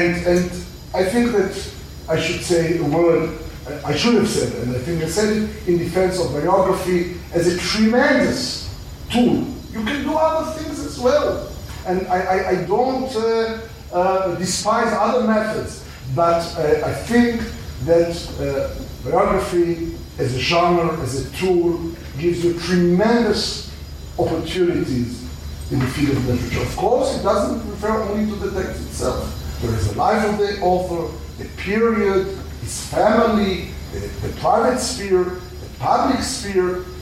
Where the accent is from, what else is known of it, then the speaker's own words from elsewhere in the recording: Israel; I grew up in Israel. I went to the Hebrew University. This was my formative years.